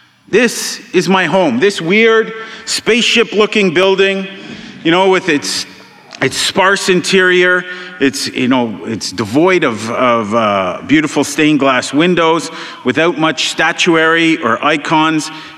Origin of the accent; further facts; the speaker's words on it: Montreal West, Quebec, Canada; I grew up in Montreal West.